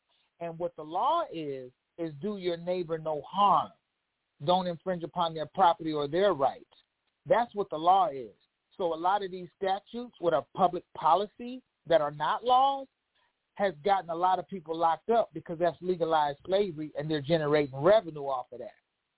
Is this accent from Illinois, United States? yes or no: yes; Illinois, United States; I'm from Illinois, that's where I live